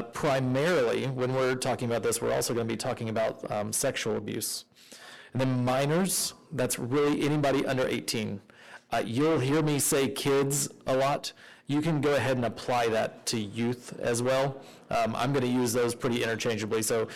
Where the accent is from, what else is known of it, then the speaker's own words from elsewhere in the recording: Oregon, United States; I was going to say, I'm from Oregon, and so it's just now lunchtime.